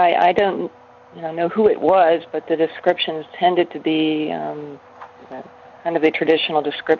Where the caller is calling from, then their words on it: Washington, District of Columbia, United States; from Washington, D.C. area.